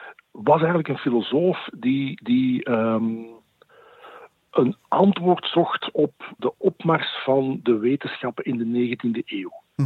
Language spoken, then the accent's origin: Dutch; Wortel, Flanders, Belgium; Ik ben opgegroeid in de Noorderkempen in Wortel, een klein dorpje tussen Turnhout en Breda, dus op de grens.